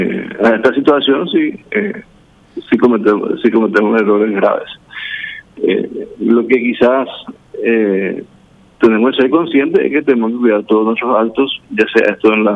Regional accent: Paraguay; Eso creo que es el objetivo principal como paraguayo.

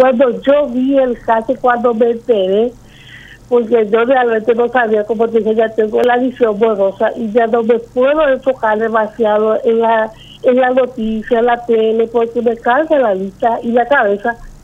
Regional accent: Paraguay; Todos somos paraguayos y paraguayos

